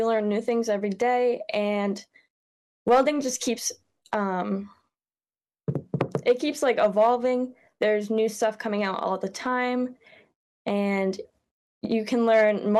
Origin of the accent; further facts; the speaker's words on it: Gardiner, Maine, United States; I'm from Gardner.